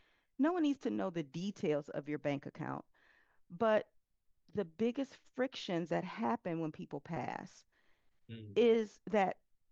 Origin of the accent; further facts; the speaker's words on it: Detroit, Michigan, United States; I'm from Detroit, Michigan, and it was an insanely amazing Italian restaurant.